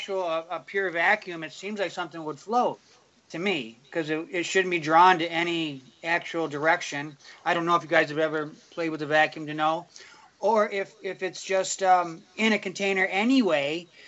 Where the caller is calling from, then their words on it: Torrance, California, United States; Oh, I'm here in California, Torrance.